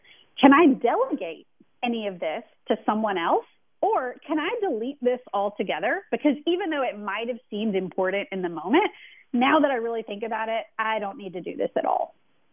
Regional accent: Louisiana, United States; I'm from Louisiana, and I really started to miss home.

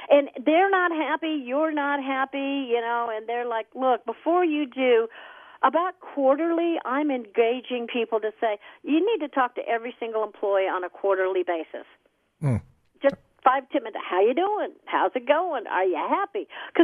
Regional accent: Indiana, United States; I grew up in Indiana and went to the same university that David Letterman went to.

